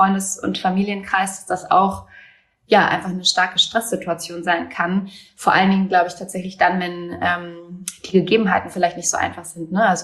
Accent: Cologne, North Rhine-Westphalia, Germany; now in Berlin, Germany; wir sind ja eigentlich aus Köln. Also wir haben ja in Köln gegründet und auch lange in Köln gelebt. Und wir sind jetzt gerade noch vor den Beschränkungen super spontan und ich sag mal deutlich eher als geplant noch schnell nach Berlin gezogen.

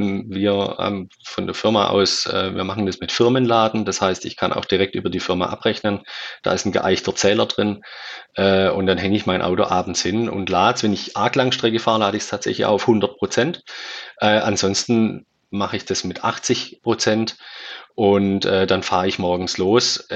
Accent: Schwäbisch Hall, Baden-Württemberg, Germany; also ich komme aus Schwäbisch Hall, wenn ich von Schwäbisch Hall nach Hamburg fahren muss

